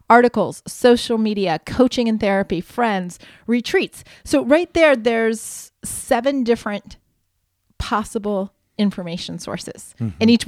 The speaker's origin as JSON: {"language": "English", "region": "Ohio", "country": "United States", "tie": "born or raised there", "said": "I grew up in Ohio. I still remember the farm report in the middle of the 12 o'clock news."}